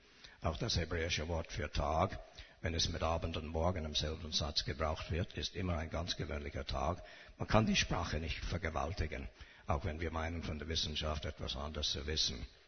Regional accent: Canada; German is a second language; Als Kanadier, oben auf einem Hügel, habe ich ein Schild gesehen.

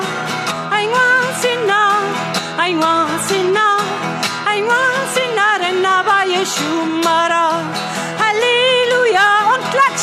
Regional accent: Schleswig-Holstein, Germany; ich bin ja kein Schwab, ich bin ein Schleswig-Holsteiner, die sind eigentlich wortkarg und verschlossen, ich bin ein kleines Gegenteil.

